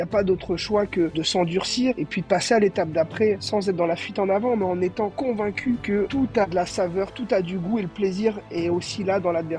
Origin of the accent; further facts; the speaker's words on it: Brest, Brittany, France; also born or lived in Cannes; Pour la petite histoire, on a une mère espagnole et un père breton. On est né à Cannes, mais on a grandi à Brest.